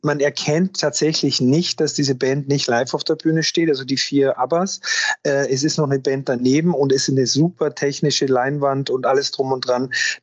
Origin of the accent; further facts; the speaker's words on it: Austria; für mich als Österreicher